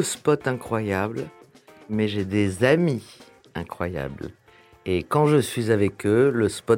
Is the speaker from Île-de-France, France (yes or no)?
yes; Paris, Île-de-France, France; Je suis né à Paris. J'ai vécu toute ma vie à Paris. Je viens du béton.